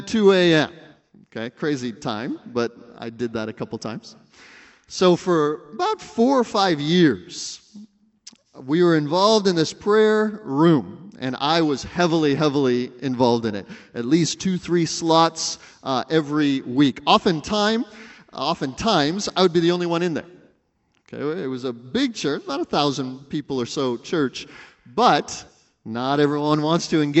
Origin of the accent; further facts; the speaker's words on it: Pasadena, California, United States; So I am not from Missouri. I'm one of those from California, forgive me. The best of us, of course, yes. So I'm from Pasadena.